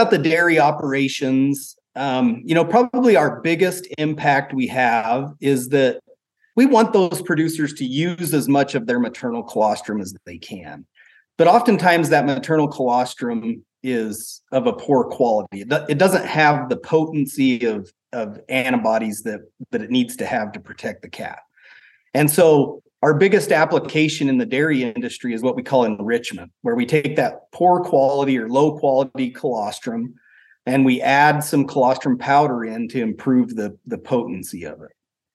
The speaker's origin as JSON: {"language": "English", "region": "Idaho", "country": "United States", "tie": "born or raised there", "said": "and have since moved back to Idaho. So I'm back in my hometown, all of my family's here."}